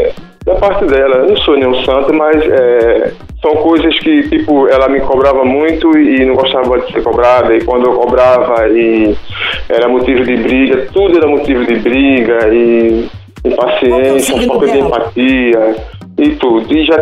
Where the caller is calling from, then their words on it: Jaboatão dos Guararapes, Pernambuco, Brazil; Eu tô falando aqui de Jaboatão dos Guararapes, Pernambuco.